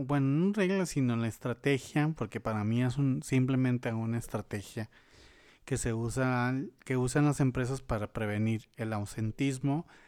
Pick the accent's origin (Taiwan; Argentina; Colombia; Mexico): Mexico; a celebrar que somos mexicanos y todo eso.